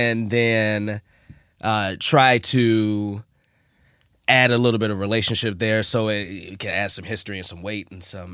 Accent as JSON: {"language": "English", "town": "Chicago", "region": "Illinois", "country": "United States", "said": "It wasn't like I could have did it in Chicago or I'm from Chicago."}